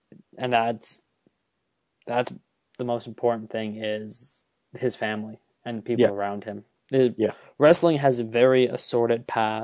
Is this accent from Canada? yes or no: yes; Canada; because we're Canadian